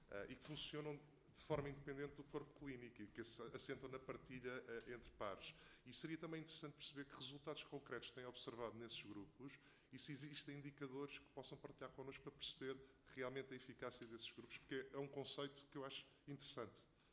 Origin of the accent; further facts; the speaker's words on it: Portugal; também somos portugueses